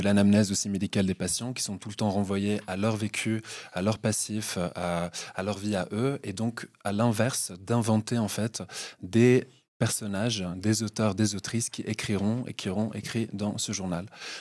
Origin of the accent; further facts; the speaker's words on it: Geneva, Switzerland; also born or lived in Paris, France; je viens de Genève, donc je suis extra-cantonal. Je suis un Valaisan adopté pendant 10 mois. J'ai fait mes études à Paris